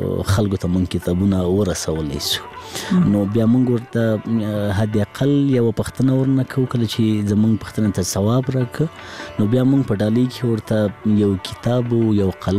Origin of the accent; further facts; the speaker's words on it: Laghman, Afghanistan; زه په لغمان کې پیدا شوم په لغمان کې را لوی شوم خوانځي مې په لغمان کې لوسته